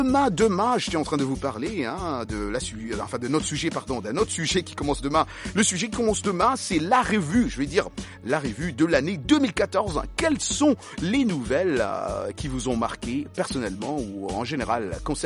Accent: Kinshasa, DR Congo; now in United States; Mais citoyen américain, bien sûr, mais oui. Mon pays d'origine, c'est le Congo, Kinshasa.

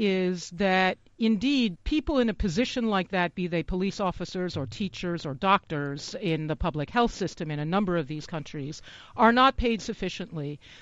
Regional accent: United States; because I'm an American

